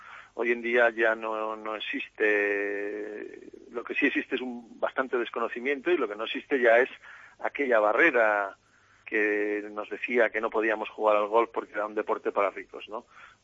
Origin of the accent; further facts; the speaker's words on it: Llanes, Asturias, Spain; No, soy asturiano y he desarrollado toda mi carrera profesional dentro del ámbito del golf por toda la cornisa cantábrica. Soy de un pueblito de Asturias que se llama Llanes.